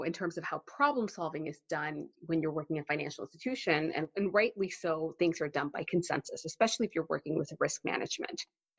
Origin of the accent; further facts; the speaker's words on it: Texas, United States; now in London, United Kingdom; So I am Mexican-Canadian. I grew up in Texas